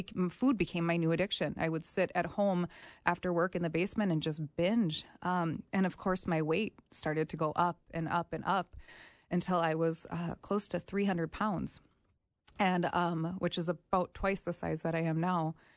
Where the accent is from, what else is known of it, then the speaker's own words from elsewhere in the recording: Minneapolis, Minnesota, United States; I am 37 years old. I grew up in the Twin Cities.